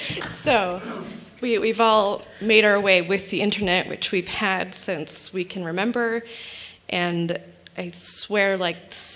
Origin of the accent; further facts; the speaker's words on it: Mesa, Arizona, United States; me myself, I was raised in Mesa, Arizona, which is very, very similar Mormon-wise to growing up in like Orem, Utah. My whole neighborhood was, we were all very white and we were all very Mormon.